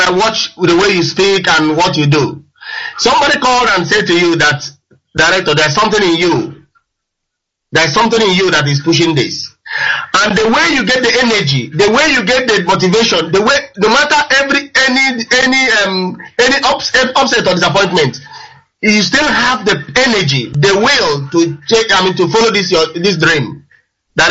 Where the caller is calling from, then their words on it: Nottingham, East Midlands, United Kingdom; I'm calling from Nottingham.